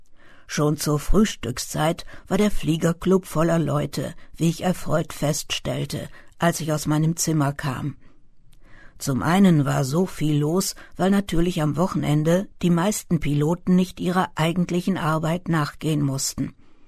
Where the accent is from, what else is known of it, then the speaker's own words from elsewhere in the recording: Germany; Wahrscheinlich war es mir als Deutsche sogar verboten, überhaupt dorthin zu schauen.